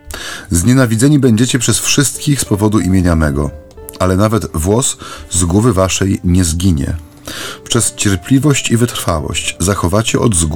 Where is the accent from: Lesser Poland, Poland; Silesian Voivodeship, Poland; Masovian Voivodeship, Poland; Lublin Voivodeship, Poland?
Silesian Voivodeship, Poland; Ja pochodzę, ojcze, ze Śląska sercem, duszą i ciałem.